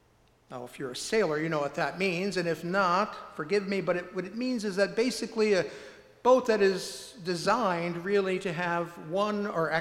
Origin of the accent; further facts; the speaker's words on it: New York, United States; also born or lived in Buffalo; you know that I hail from Western New York. I spent my childhood along the Erie Canal, it was called the Barge Canal then, and most of my adult life in and around the city of Buffalo.